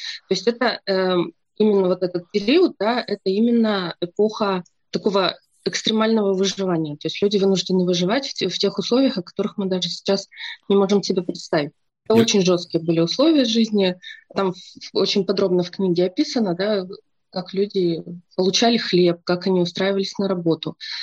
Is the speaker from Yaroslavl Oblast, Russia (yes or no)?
no; Arkhangelsk, Arkhangelsk Oblast, Russia; Да, я родом из Архангельска.